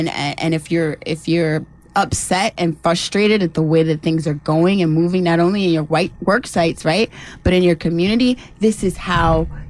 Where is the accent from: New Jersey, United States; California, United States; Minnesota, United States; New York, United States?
New Jersey, United States; I grew up in the North, let me say that. I grew up in New Jersey, where joining a union is mandatory.